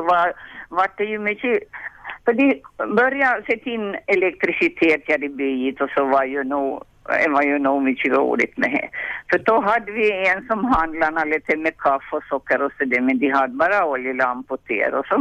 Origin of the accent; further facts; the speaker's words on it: Malax, Ostrobothnia, Finland; Ja, hej, jag var från Malax.